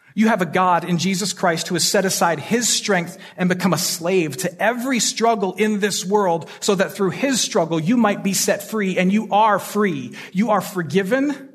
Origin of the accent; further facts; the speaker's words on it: Michigan, United States; on the west side of Michigan, my home state